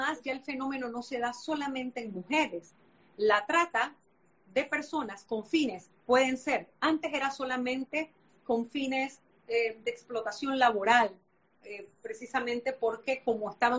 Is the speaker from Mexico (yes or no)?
no; Panama; no solamente somos los 4 millones de habitantes panameños